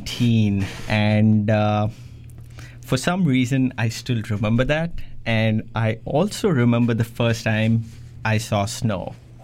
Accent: India; moved away as an adult; now in Canada; So I am from India. I moved here just as a student, like many of you would have been. And coming to Canada was very interesting.

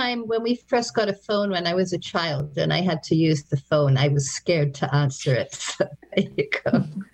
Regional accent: London, United Kingdom; moved away; I am also an immigrant. I'm from the United Kingdom. I was born in London in 1948, which was right after World War II, and grew up with houses around me that were still damaged from the Blitz.

